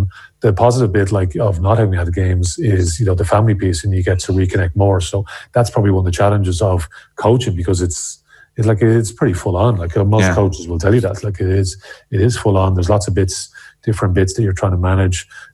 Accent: County Wicklow, Ireland; Well, I'm from Wicklow, so make sure we get that in. I've been living in Wexford for part of this recent time as well.

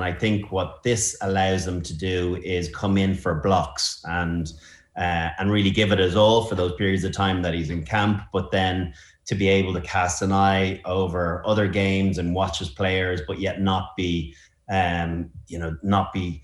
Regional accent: Ireland; you know, as an Irishman, you're able to laud and love a Welshman or an Englishman

